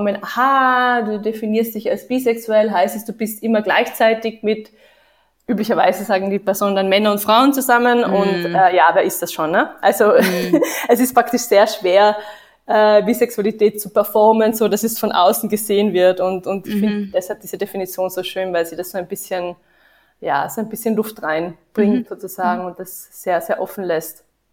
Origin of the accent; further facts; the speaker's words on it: Vienna, Austria; Ja, ich komme auch aus Wien, genau. Ich habe auch in Wien studiert.